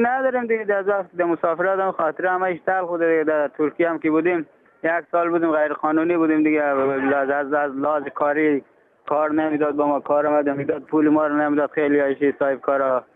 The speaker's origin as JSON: {"language": "Persian", "country": "Afghanistan", "also_born_or_lived": "Pakistan / Iran", "moved": "yes", "said": "ولی دیگه جنگ و بدبختی و آوارگی دیگه افغانستان دیگه، در همه کس دنیا معلومه چی وضعیته، امنیت نداره"}